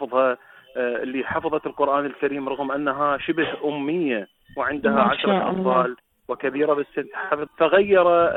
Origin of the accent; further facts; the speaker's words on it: Al-Midaina, Basra Governorate, Iraq; born there; من مواليد عام 1984، ولدت في البصرة الفيحاء وتحديدا قضاء المدينة، قضاء الشهداء، لأنه قدم الكثير من الشهداء، ومن أسرة أفتخر بأنها أسرة الشهداء